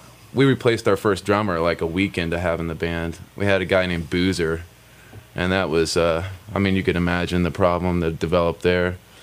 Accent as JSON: {"language": "English", "region": "Texas", "country": "United States", "tie": "born or raised there", "also_born_or_lived": "New Mexico / Washington, D.C. / New York", "said": "Yeah, I grew up in Texas and everywhere else, you know, New Mexico, here, D.C., New York."}